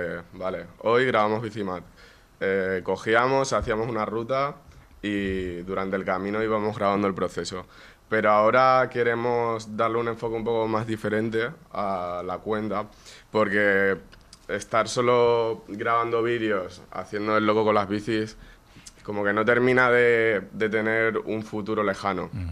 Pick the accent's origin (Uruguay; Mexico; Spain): Spain; Lanzarote, Canary Islands; nosotros que somos de Lanzarote, tenemos mucha gente que llega a la península a estudiar